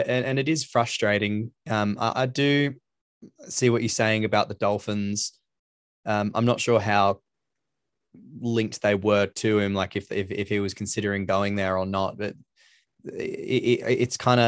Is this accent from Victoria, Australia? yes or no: no; Sydney, New South Wales, Australia; but I am from Sydney